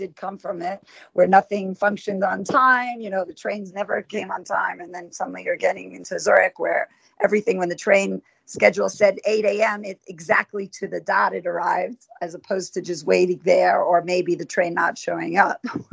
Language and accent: English; Jerusalem, Jerusalem District, Israel; I was 3 years old when my parents moved to Israel, and I grew up in Jerusalem in a half religious neighborhood and half conservative. I grew up going to religious schools.